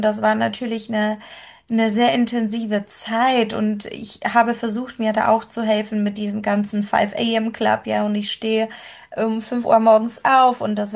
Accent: Poland; Und ich kam natürlich aus einem streng katholischen Land. Ich bin ursprünglich Polin und bei uns waren alle weiß und alle katholisch

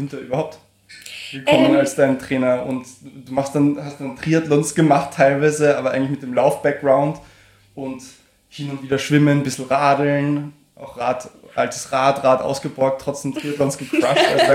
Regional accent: Carinthia, Austria; also born or lived in Vienna; ich bin ja komplett, also ich meine, in Wien aufgewachsen, aber ansonsten born and raised, mehr oder weniger, in Kärnten.

